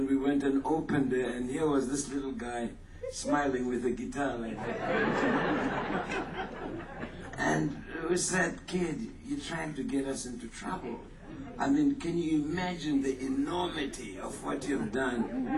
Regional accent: Jackson, Mississippi, United States; And of course, I'm from Jackson, Mississippi. Why are you laughing? That's a hell of a town.

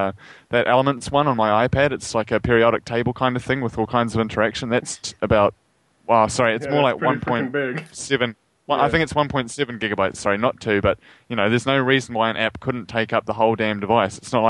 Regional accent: New Zealand; accent: New Zealand; No, it's just my New Zealand accent.

